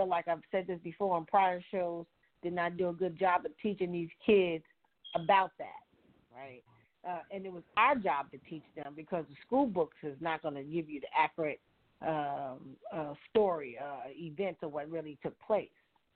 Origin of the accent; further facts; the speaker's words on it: East Coast, United States; but I'm from the East Coast, so I would be on the East Coast